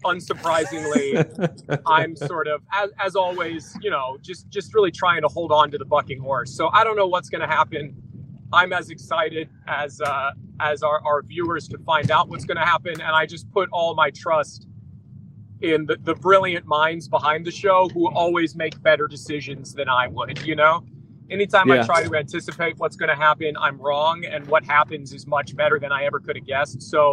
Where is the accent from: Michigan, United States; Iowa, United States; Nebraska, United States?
Iowa, United States; Mount Vernon; I grew up in Iowa, a tiny town in Iowa called Mount Vernon. Population about 3,500, about 20 minutes away from Cedar Rapids, Iowa, or Iowa City.